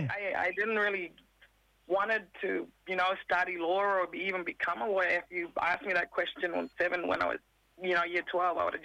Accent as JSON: {"language": "English", "town": "Yarrabah", "region": "Queensland", "country": "Australia", "said": "I'm from Yarrabar, Yidinji"}